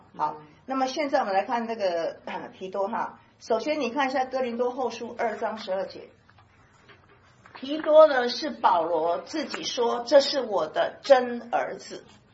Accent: Taiwan; 美国5个，我们台湾人5个哈。

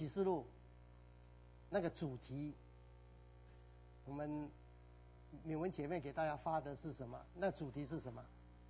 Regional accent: China; 所以我们中国人说时间什么有四季春夏秋冬

